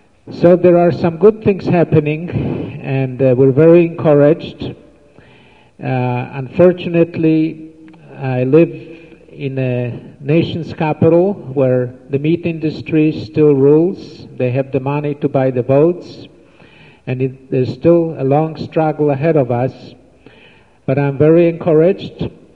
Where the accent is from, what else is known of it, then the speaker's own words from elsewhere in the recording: Maryland, United States; I'm the visitor from the East, particularly from Maryland, the land of Fisteria piscicida